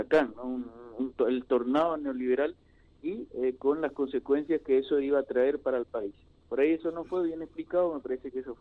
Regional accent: Santo Tomé, Corrientes, Argentina; los que somos de Santo Tomé y para los habitantes de San Borja

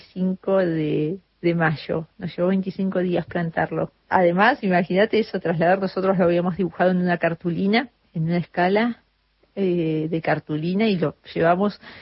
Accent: El Bolsón, Río Negro, Argentina; born there; Yo soy nacida en Bolsón

